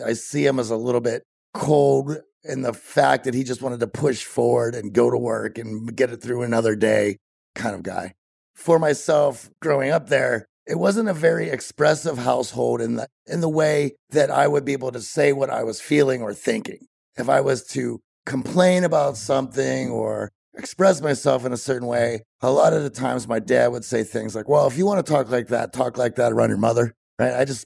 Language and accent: English; Greensburg, Pennsylvania, United States; I was born about 40 miles southeast of Pittsburgh, which was a place called Greensburg, which growing up at that time